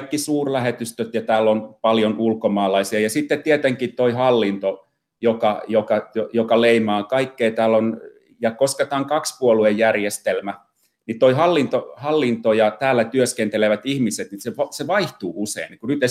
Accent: Luumäki, South Karelia, Finland; also born or lived in North Savo; Tulen Luumäeltä, Kaakkois-Suomesta, Etelä-Karjalasta. Siellä kävin koulut. Olen syntynyt Pohjois-Savossa, että me vähän oltiin tällainen kiertolaisporukka, meidän perhe.

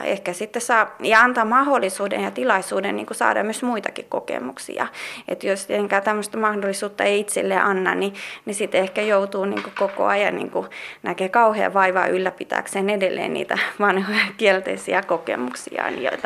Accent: Russia; Finnish is a second language; moved away as an adult; now in Finland; Mä oon itse Venäjältä kotoisin, että mä oon syntynyt Venäjällä ja muuttanut tänne 19-vuotiaana.

